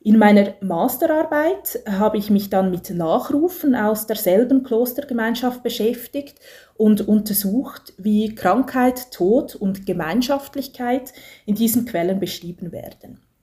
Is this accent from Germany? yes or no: no; Schwyz, Switzerland; habe in meiner Kindheit viel Zeit in der Kantonsbibliothek in Schwyz verbracht, die damals praktischerweise direkt auf der anderen Straßenseite lag.